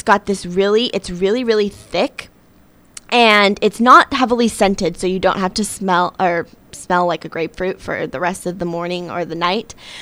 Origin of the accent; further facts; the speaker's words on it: Arizona, United States; And I grew up in Arizona, and so I'm really not sure how I got away my whole life without using moisturizer